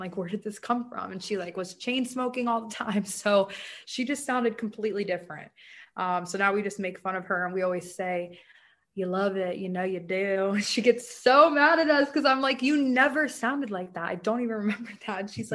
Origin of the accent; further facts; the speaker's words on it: Alpharetta, Georgia, United States; where we grew up in Alpharetta